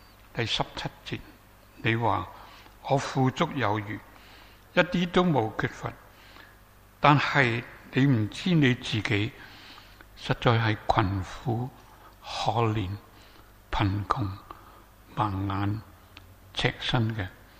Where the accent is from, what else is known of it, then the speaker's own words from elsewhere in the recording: Hong Kong; 我哋年長一啲嘅，我哋喺香港長大嘅，啊，中國人